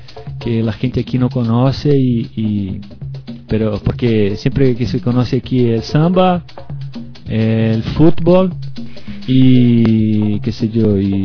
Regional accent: Florianópolis, Santa Catarina, Brazil; Spanish is a second language; Del sur de Brasil, de una ciudad que se llama Florianópolis, Isla de Santa Catarina.

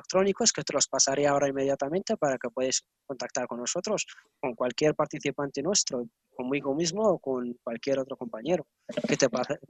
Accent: Western Sahara; Hay muchos, somos muchos saharauis los que tenemos que sufrir el distanciamiento con nuestras familias.

